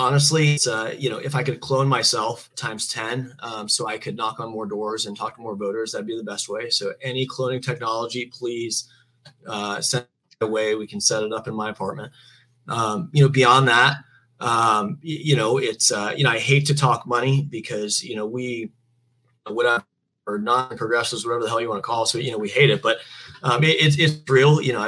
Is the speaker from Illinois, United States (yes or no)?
no; Sarasota, Florida, United States; I grew up in Sarasota.